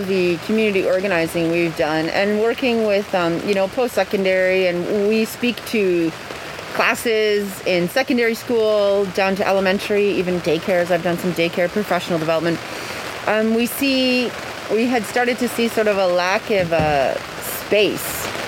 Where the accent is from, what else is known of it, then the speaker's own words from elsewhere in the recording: Ontario, Canada; I'm Mohawk Nation Turtle Clan, I'm from the Six Nations of the Grand River